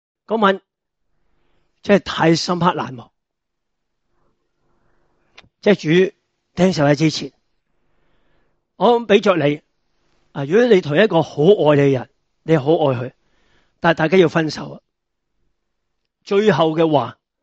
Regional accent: China; 咁其实同我中国人咧以前嘅教育啊

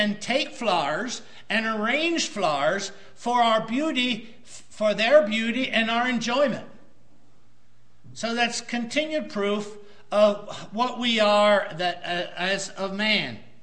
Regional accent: Pennsylvania, United States; pardon me, I'm from Pennsylvania

